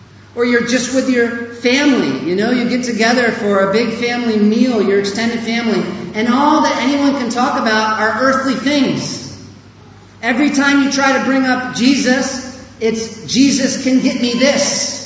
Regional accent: United States; now in South Africa; Imagine me changing my accent. I'm from America. I'm not South African.

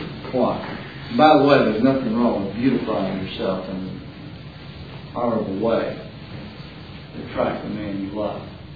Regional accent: Jacksonville, Texas, United States; When I grew up in Jacksonville, Texas, there was a honeysuckle between my house and the house of Tommy.

